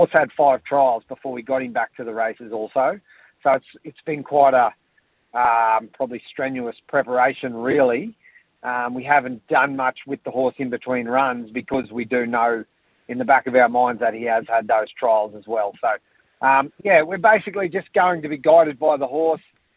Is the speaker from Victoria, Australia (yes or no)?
no; Charleville, Queensland, Australia; also born or lived in Northern Territory; So I'm from Charleville. Grew up out there. Went to boarding school for year 11 and 12 at Ipswich. I went back out west for the year after school. Then I went to the Territory for a few years.